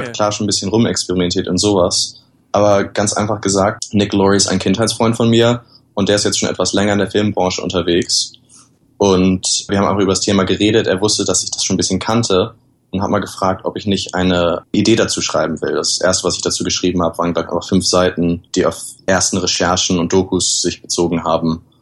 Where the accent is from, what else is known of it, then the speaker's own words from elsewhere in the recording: Germany; ich als Deutscher